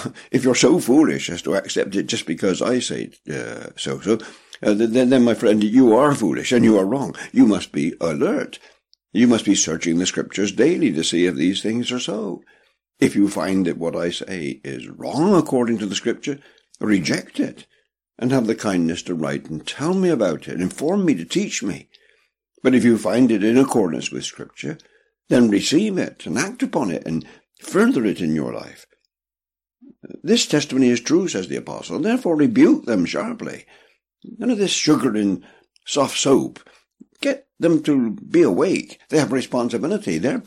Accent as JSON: {"language": "English", "region": "England", "country": "United Kingdom", "said": "I have these characteristics as an Englishman."}